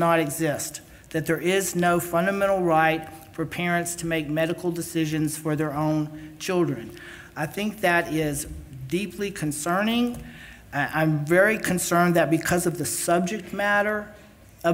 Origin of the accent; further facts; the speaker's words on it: Texas, United States; You know, when I grew up in Texas, I had a very difficult time as a young person in high school.